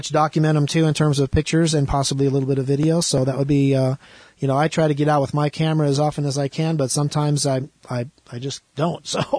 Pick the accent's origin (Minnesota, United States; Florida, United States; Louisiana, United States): Florida, United States; I'm from the Gulf of Mexico. I'm from Florida, but anyway.